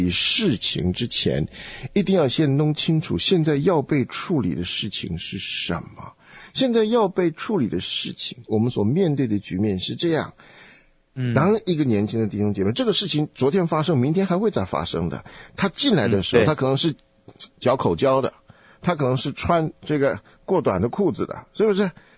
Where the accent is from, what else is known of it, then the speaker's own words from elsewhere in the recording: South Korea; 你看咱们韩国人聚会，哇，那也是很整齐的。